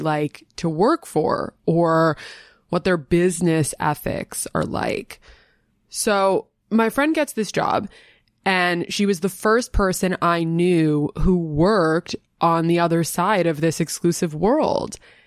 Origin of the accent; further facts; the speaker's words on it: New York City, New York, United States; And growing up in the Manhattan private school system, I had plenty of friends whose parents were prominent business people or celebrities